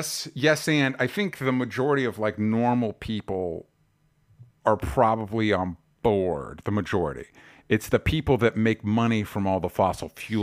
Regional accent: Florida, United States; I grew up in Florida, so the tropical storm is like, yeah, whatever, man.

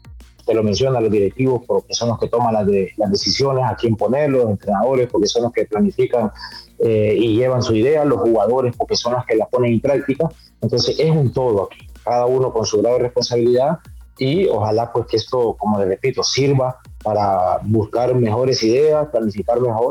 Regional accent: Honduras; a mí como hondureño no me gusta ni recordarlo

